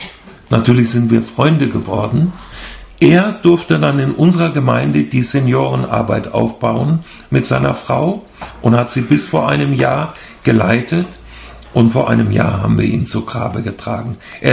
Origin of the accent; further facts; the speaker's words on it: Hesse, Germany; also born or lived in Baden-Württemberg; Da zogen wir von Baden-Württemberg, wo wir 20 Jahre lang gelebt hatten, zurück in meine Heimat nach Hessen. Und dann kamen wir da in eine kleine Stadt, Hünfeld heißt die, im Landkreis Fulda. Da leben wir heute noch.